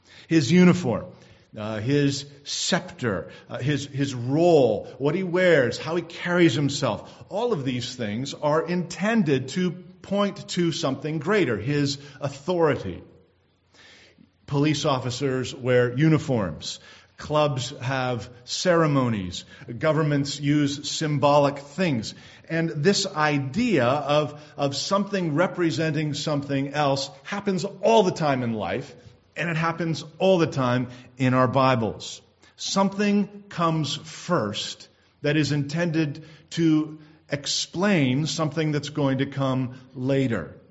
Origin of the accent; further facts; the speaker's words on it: Canada; I didn't know that, and I'm a Canadian.